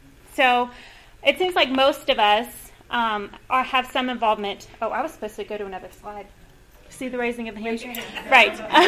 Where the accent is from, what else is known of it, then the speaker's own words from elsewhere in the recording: Tennessee, United States; this is Tanya. And we come from opposite sides of the states. So I'm from Tennessee, and she's from Utah.